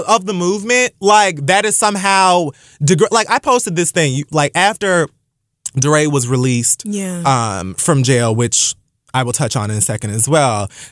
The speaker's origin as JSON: {"language": "English", "town": "Dade County", "region": "Florida", "country": "United States", "said": "And I like to shake my ass because I'm from Dade fucking County."}